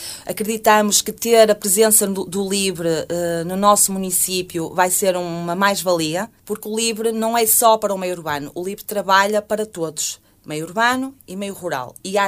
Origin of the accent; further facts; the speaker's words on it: Arcozelo, Braga, Portugal; E eu sou daqui da cidade, sou natural de Arcozelo, embora esteja a residir em Vila Boa.